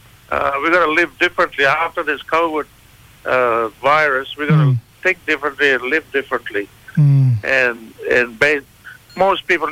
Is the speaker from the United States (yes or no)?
no; Queensland, Australia; Yeah, I'm from Zenith Kids, once known as Torres Strait.